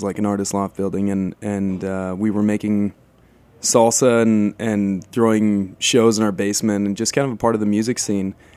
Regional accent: South Dakota, United States; I worked in a little Mexican taqueria in my home state in South Dakota when I was a teenager

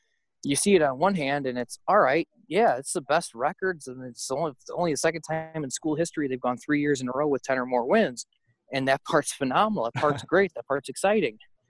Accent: Illinois, United States; especially when you're a young boy growing up in Chicagoland.

